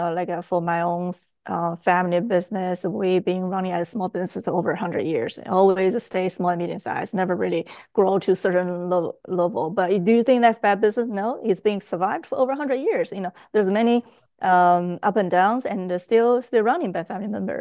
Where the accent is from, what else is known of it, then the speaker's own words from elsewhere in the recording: China; I grew up in China. My parents are small business owner.